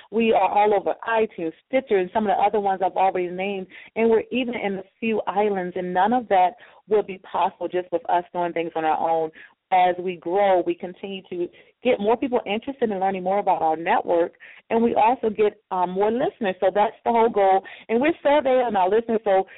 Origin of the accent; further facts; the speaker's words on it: Maryland, United States; I am from Maryland, home of the Ravens.